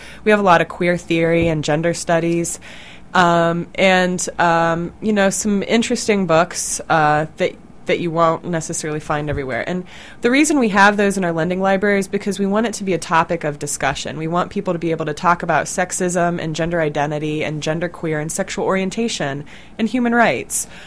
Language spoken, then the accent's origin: English; Columbus, Ohio, United States; You know, I'm from Columbus. I've lived here for such a long time. I remember going to ComFest when I was in high school